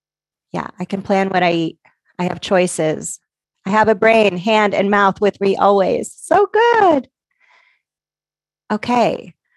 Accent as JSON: {"language": "English", "region": "Connecticut", "country": "United States", "tie": "born or raised there", "said": "And I grew up in Connecticut, and Connecticut, I'm sorry to tell you New Yorkers, but Connecticut has the best pizza in the country."}